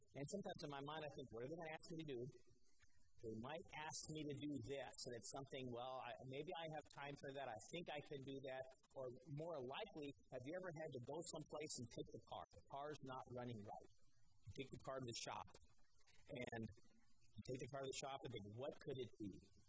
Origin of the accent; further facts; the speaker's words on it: Denver, Colorado, United States; when I was growing up in Denver, there were a lot of shops being investigated for overcharging people for service.